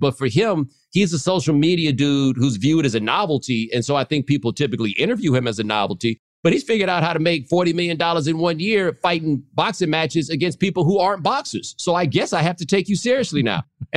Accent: Houston, Texas, United States; He's from Houston. I'm from Houston.

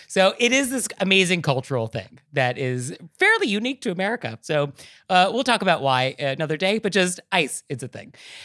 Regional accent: California, United States; accent: Californian; I think me with my California accent, where I love dropping consonants

